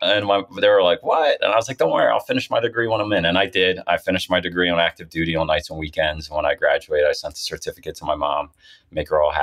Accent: Philadelphia, Pennsylvania, United States; I grew up in Philly. So everyone was going to be like playing for the Sixers, the Eagles, the Phillies.

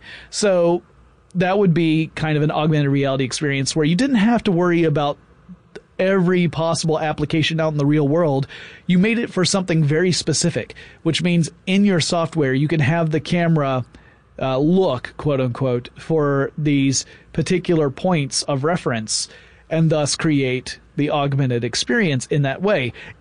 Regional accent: Atlanta, Georgia, United States; You're here in my hometown, Atlanta, Georgia

